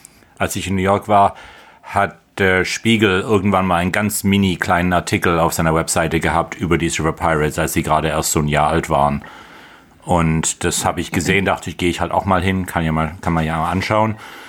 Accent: Tübingen, Baden-Württemberg, Germany; moved away as an adult; now in United States; Ich bin ursprünglich aus Tübingen, Süddeutschland und habe früher mit Fußball nicht viel zu tun gehabt eigentlich und bin vor 25 Jahren in die USA ausgewandert

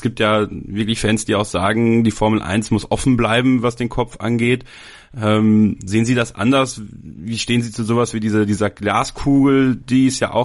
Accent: Wallonia, Belgium; born there; ich bin in der Nähe geboren von Spa, damit verbinde ich immer eine ganze Menge.

